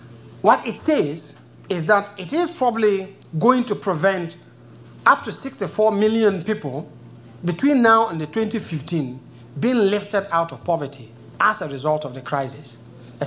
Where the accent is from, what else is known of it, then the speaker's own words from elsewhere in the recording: Kenya; I'm coming from Kenya, and our constitutional debate is being held hostage around a debate on a very carefully formulated, you know, exceptionalist clause on safe abortion.